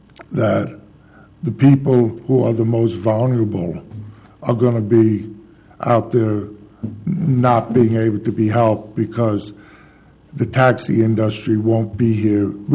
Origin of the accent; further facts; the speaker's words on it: Albany, New York, United States; I grew up in Albany, New York, upstate New York, where Uber isn't there.